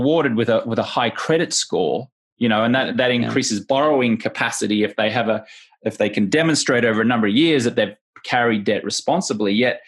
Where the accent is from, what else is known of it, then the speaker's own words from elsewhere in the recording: Australia; now in United States; I'm a dual citizen. I live in America, and I'm an American citizen and I'm an Australian citizen. Born and raised in Australia, became a US citizen about 7 years ago.